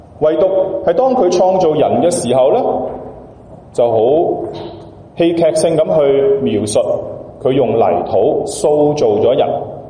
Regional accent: China; 而系我哋中国人传统

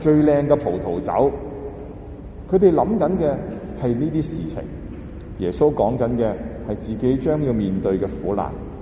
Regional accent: China; 因为我们中国人的讲法就是什么？

